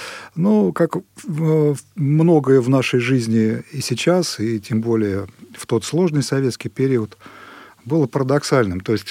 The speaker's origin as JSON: {"language": "Russian", "town": "Volgograd", "region": "Volgograd Oblast", "country": "Russia", "tie": "born there", "said": "несмотря на то, что я уроженец Волгограда"}